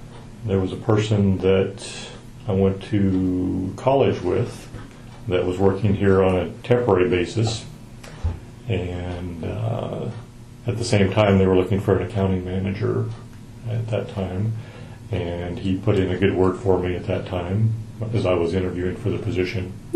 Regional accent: McMinnville, Oregon, United States; born there; I was born in McMinnville, Oregon, in January 20th, 1960.

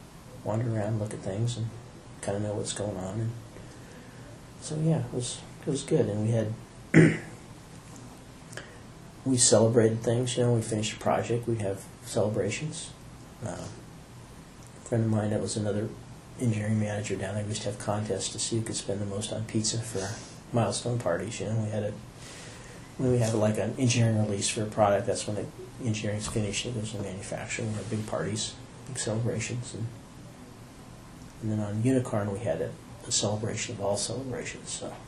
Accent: Ashland, Oregon, United States; I grew up in Ashland. My friends are all here. I couldn't leave my friends.

